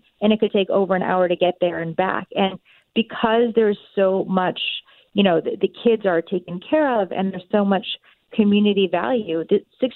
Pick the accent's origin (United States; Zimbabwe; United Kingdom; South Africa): United States; first language Japanese; English is a second language; now in Tokyo, Japan; So Japanese is actually my first language, though I grew up in the U.S. because my mom is a first-gen immigrant from Japan.